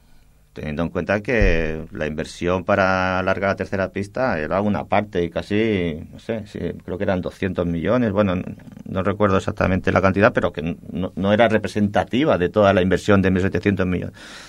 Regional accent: El Prat de Llobregat, Catalonia, Spain; vivimos en el Prat, somos del Prat, conocemos el Prat

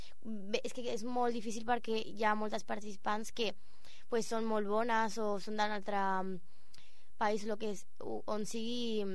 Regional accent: Bulgaria; Catalan is a second language; now in Spain; jo sóc de Bulgària

